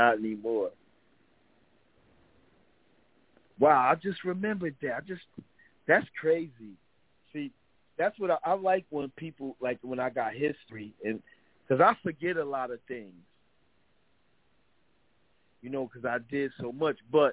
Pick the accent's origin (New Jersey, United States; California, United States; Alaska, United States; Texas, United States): New Jersey, United States; Paterson; So I'm from Patterson, but she lived in Englewood or Belleville or something, like a white town.